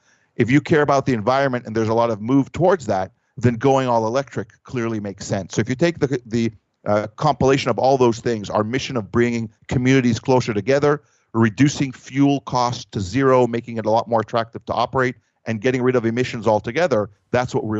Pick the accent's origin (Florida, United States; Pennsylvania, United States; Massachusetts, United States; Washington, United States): Washington, United States; Seattle; my hometown here in Seattle to the eastern largest city in Washington State, Spokane, it's about a 280-mile trip.